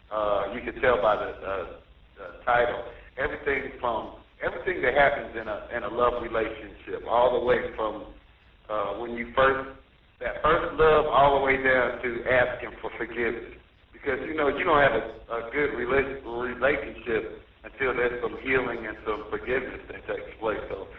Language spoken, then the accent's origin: English; Indianapolis, Indiana, United States; moved away as an adult; now in Houston, United States; And actually, I'm from Indianapolis, and I've been there all my life. So, you know, I moved down here just because I feel like God, you know, it was time for a change